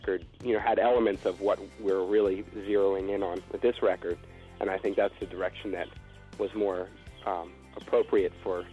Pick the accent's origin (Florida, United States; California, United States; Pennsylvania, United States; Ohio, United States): Pennsylvania, United States; Philadelphia; He's from New Jersey and we're from Philadelphia, so we're sort of neighbors